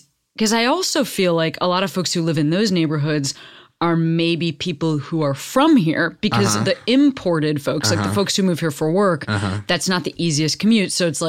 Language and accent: English; Chicago, Illinois, United States; I'm from Chicago. The gay neighborhoods are on the north side of the uh-huh. city.